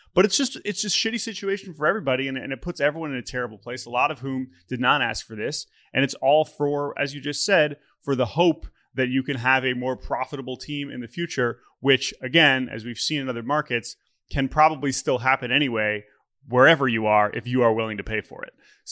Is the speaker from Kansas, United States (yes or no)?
no; Washington, District of Columbia, United States; as people growing up in Washington, D.C., you know, we were 10 years old when the Nationals showed up in 2005.